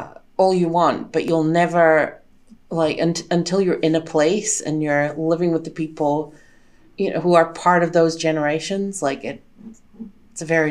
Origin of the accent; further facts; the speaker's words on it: North Holland, Netherlands; now in Denmark; I grew up just outside of Amsterdam, so I was used to having this big city right on my doorstep. Even though I didn't live in Amsterdam, I went to school there, so I was there a lot.